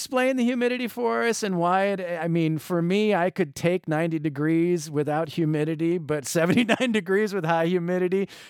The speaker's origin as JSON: {"language": "English", "region": "Wisconsin", "country": "United States", "tie": "born or raised there", "said": "I guess most of my summers growing up in Wisconsin were near Lake Michigan"}